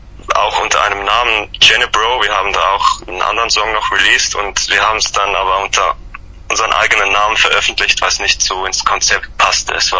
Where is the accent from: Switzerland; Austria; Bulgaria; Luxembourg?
Switzerland; Winterthur, Zurich; ich komme aus Winterthur. Das liegt in der Schweiz. Ist ein hübsches Städtchen. Also sechstgrößte Stadt der Schweiz auch.